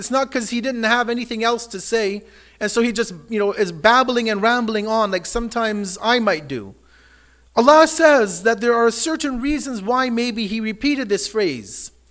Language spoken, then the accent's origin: English; Canada; Just as we as Canadian citizens, when we are working, we're getting our income, we do our taxes in the new year